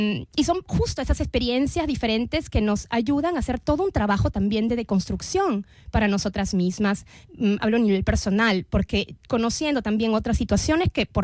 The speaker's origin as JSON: {"language": "Italian", "country": "Peru", "lives_now": "Italy", "said": "io che sono peruviana"}